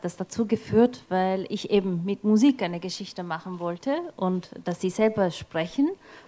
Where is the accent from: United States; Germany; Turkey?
Turkey; German is a second language; moved away; Und ich bin ja eine Türkin und in der Türkei groß geworden. Und ich konnte kein Wort Deutsch, als ich hier kam.